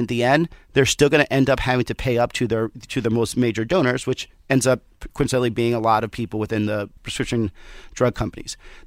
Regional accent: Southwest, United States; I'm from the Southwest, right? So the shit taco they're going to try to make us eat, it's going to be worse.

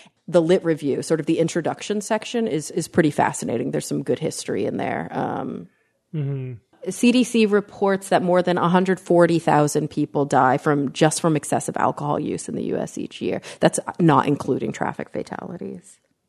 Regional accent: Texas, United States; I don't know if it's a function of growing up in Texas or what, but I've definitely witnessed a lot of really severe alcohol use disorder in my life.

